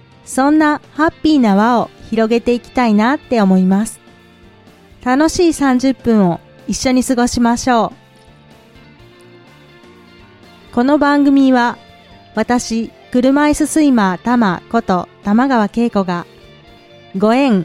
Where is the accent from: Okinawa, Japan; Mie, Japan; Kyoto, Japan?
Mie, Japan; 私は三重県松阪市に住んでいます。生まれも育ちも三重県です。